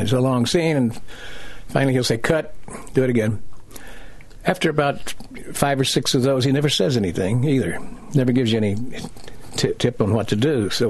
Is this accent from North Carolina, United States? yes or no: no; Kentucky, United States; Well, my hometown in Kentucky, they put on the marquee starring … in Straitjacket, also starring Joan Crawford.